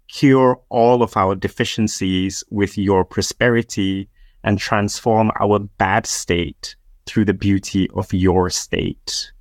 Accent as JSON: {"language": "English", "country": "Malaysia", "tie": "born or raised there", "lives_now": "United Kingdom", "said": "I am also an immigrant to the UK. I was born and raised in Malaysia."}